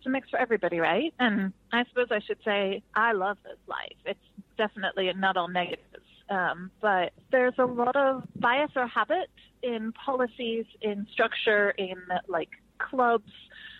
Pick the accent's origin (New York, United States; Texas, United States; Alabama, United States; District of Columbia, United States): District of Columbia, United States; Washington; I was raised in Washington, D.C. in the U.S.